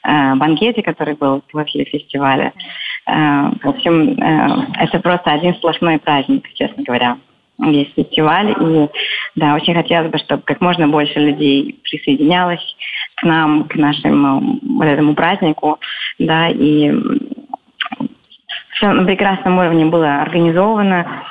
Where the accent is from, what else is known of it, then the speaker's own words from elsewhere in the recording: Saint Petersburg, Russia; Я сама из Петербурга, и мы учились вместе в консерватории